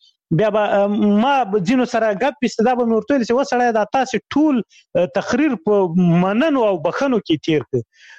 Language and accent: Pashto; Khyber Pakhtunkhwa, Pakistan; شمشتو مهاجرینو کمپ اوس هغه دی هغه پخواني جهادي رهبرانو ندیو رهبر کمپ مشهور کمپ زه په غو کې لوی سوی یم